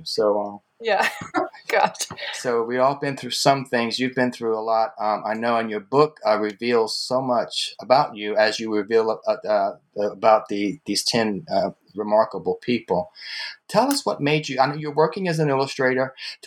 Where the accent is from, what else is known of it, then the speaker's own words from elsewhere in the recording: New Orleans, Louisiana, United States; now in New York, United States; I grew up in Louisiana. And the culture shifts from region to region in the country, but it happens every single place. I want to tell you, when I moved from New Orleans to New York